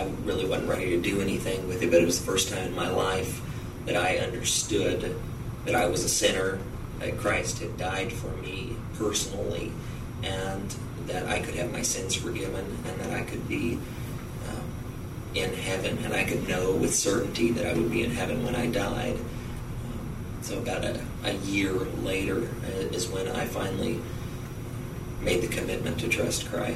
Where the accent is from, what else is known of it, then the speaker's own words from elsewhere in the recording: Hamilton, Ohio, United States; I grew up in Hamilton, Ohio, and that's kind of near the Cincinnati area.